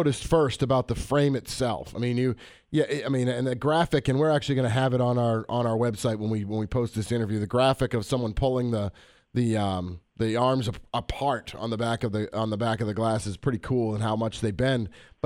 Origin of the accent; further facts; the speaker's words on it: New England, United States; Yeah, well, and growing up in New England skiing is one thing, Colorado skiing is another